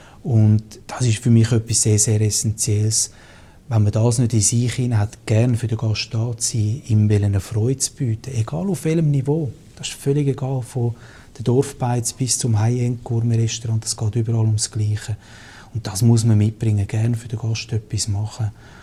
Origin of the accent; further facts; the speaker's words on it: Switzerland; weil Schoki als Schweizer ist schwierig zu verzichten.